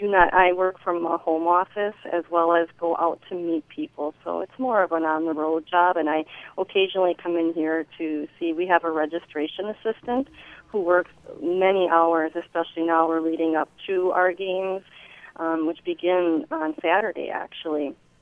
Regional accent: Oak Creek, Wisconsin, United States; now in Caledonia, United States; I grew up in Oak Creek, and I actually I live in northern Racine, right in Caledonia now.

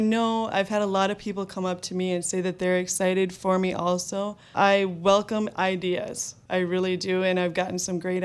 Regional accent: Lemoore, North Dakota, United States; I come from Lemoore, North Dakota. We live there on a farm just outside of town.

